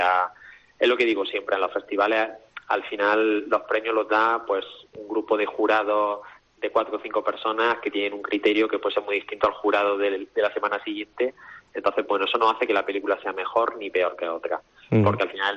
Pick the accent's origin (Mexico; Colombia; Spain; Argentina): Spain; Andalusia; todos los jefes y jefas de departamento de la película somos almerienses